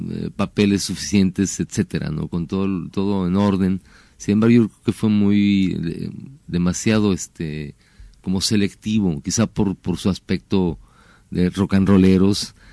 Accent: Mexico; muchos que somos mexicanos.

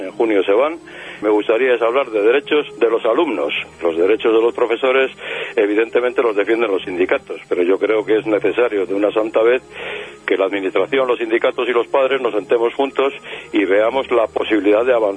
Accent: Basque Country, Spain; Yo soy vasco, conozco a esta mujer

